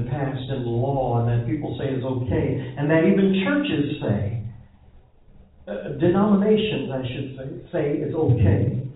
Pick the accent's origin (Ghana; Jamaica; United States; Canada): United States; New Orleans, Louisiana; I'm from New Orleans, and I know that that city thrives